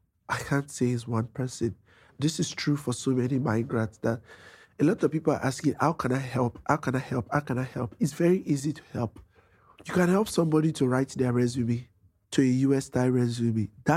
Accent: Nigeria; I love Nigeria. It's like home is always home, no matter where you go to.

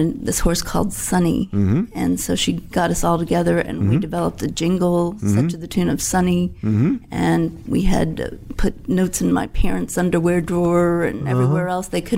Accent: Washington, District of Columbia, United States; Washington, D.C., native.

